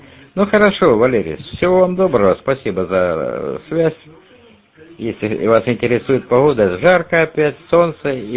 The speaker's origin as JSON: {"language": "Russian", "region": "Rostov Oblast", "country": "Russia", "said": "получилось так, что я наоборот отсюда, из Ростовской области"}